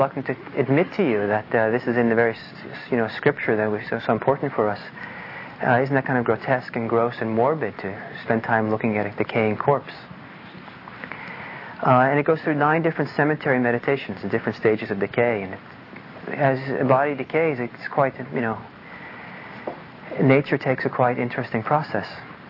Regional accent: Norway; because I'm Norwegian, I grew up back in Norway. And when I grew up in Norway, it was kind of in a city, in kind of a apartment, working class area.

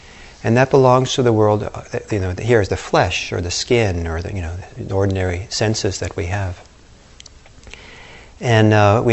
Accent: Italy; back to my childhood, when I was growing up in Italy, when I was about 11 or so

